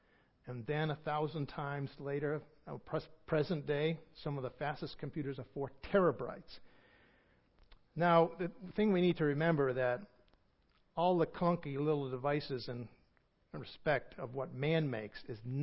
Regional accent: New England, United States; I'm from New England.

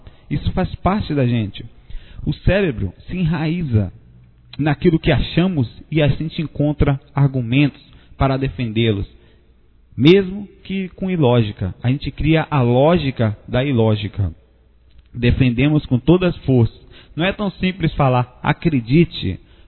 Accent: Santos, São Paulo, Brazil; born there; nasci em Santos, torço pelo Santos também.

